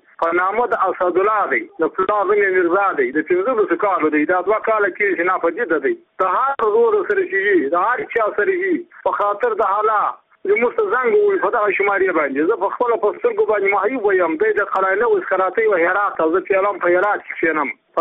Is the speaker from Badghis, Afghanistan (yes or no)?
yes; Badghis, Afghanistan; زه په خپله د بادغیس ولایت یم، د مقرد ولسوالۍ یم، د همدغه د کلي یم.